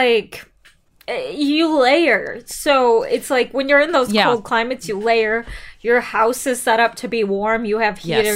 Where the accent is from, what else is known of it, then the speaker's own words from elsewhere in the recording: Illinois, United States; For whatever reason, when I was like really young, like middle school or whatever, I would not wear winter clothes.